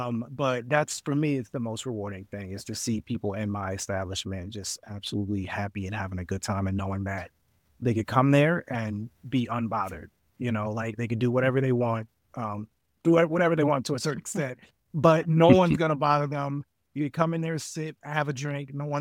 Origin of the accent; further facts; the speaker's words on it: Philadelphia, Pennsylvania, United States; And, you know, we're from West Philly. We're from Philly. So we grew up on the Black culture that's in Philly.